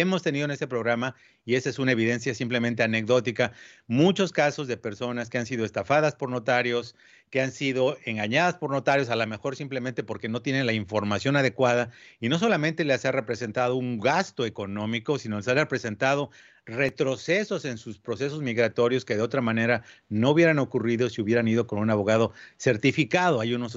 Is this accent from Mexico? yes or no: yes; Mexico; lo que en México, en mi país, hubieran sido bastante más caro, creo.